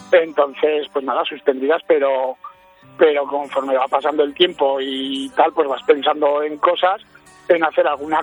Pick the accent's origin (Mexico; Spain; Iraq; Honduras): Spain; Villafranca; Yo soy de Villafranca.